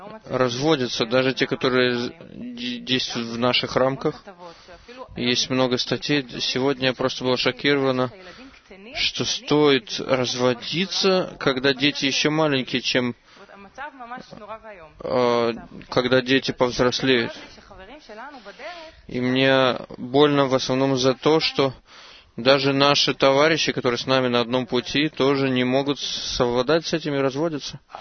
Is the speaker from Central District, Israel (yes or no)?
yes; Petah Tikva, Central District, Israel; я из Петахтиквы.